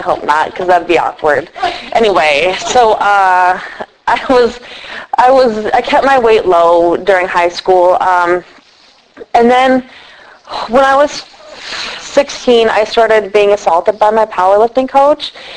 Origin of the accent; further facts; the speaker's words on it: Michigan, United States; born there; I was born a baby in Michigan, but I was born to an alcoholic, addict, crazy world.